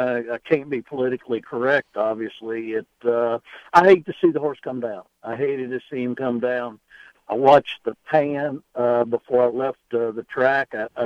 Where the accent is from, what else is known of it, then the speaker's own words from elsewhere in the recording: Lexington, Kentucky, United States; Gene's brother was a neighbor of us when I grew up in Lexington.